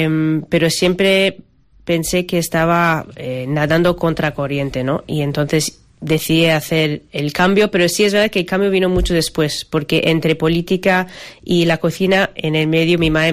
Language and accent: Spanish; Hong Kong; Soy de Hong Kong, eso es. Nací y crecí allá. Mi madre es de China, de Shanghái, y mi padre es de Estados Unidos, pero lleva más de 40 años viviendo en Asia.